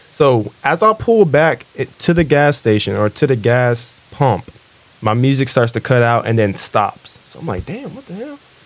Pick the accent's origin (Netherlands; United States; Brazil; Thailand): United States; Fort Worth, Texas; now in San Marcos, United States; He finally gets to where we live in San Marcos. We're from Fort Worth, so it took him like 4 hours to get here.